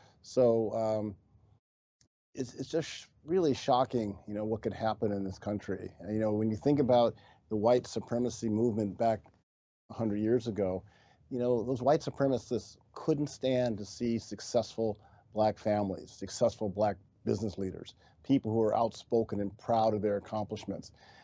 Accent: United States; our journey as American citizens

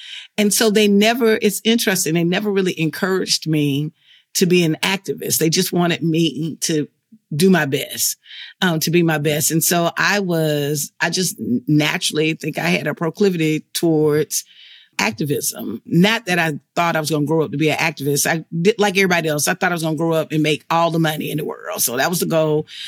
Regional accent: Alabama, United States; I knew that growing up in Alabama, I knew that for some reason, on one side of the railroad tracks, the homes looked a certain kind of way.

